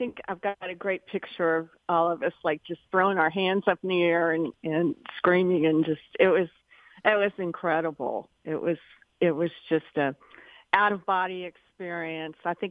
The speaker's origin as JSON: {"language": "English", "town": "Louisville", "region": "Kentucky", "country": "United States", "tie": "born or raised there", "said": "Well, growing up in Louisville, the Derby, it's just, even though my parents had nothing to do with horses or anything like that, I'm from a family of educators and ministers."}